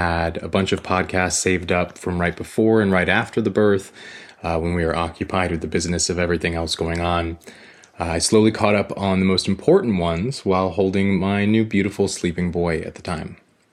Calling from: Florida, United States; I'm calling from Florida.

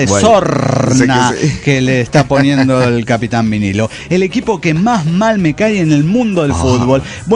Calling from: Guadalajara, Jalisco, Mexico; de Guadalajara, Jalisco

